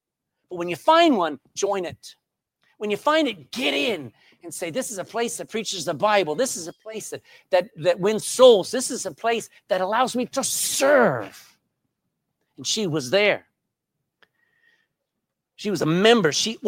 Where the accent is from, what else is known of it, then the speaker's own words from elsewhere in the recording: Texas, United States; I'm from Texas.